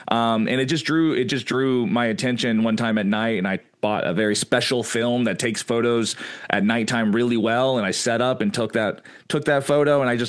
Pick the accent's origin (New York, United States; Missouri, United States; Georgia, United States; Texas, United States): Georgia, United States; So again, I'm from South Georgia and I go up all the time.